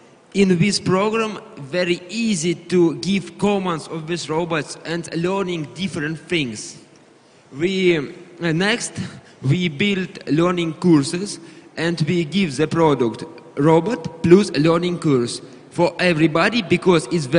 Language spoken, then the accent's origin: English; St. Petersburg, Saint Petersburg, Russia; I'm from St. Petersburg